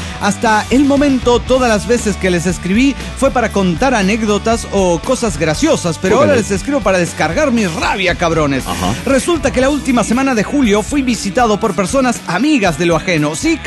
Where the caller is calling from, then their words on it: La Paz, Bolivia; de La Paz, Bolivia.